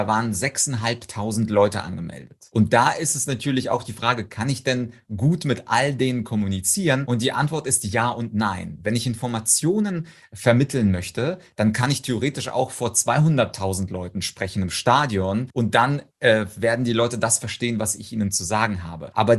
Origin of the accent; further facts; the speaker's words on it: Ukraine; Ich komme zum Beispiel aus der Ukraine